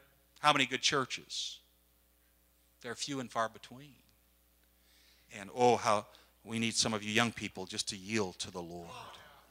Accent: Wisconsin, United States; I was raised in Wisconsin, cow country, cheese country.

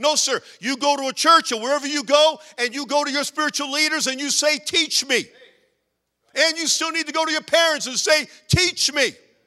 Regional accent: Massachusetts, United States; I grew up in Massachusetts. I love hunting and fishing

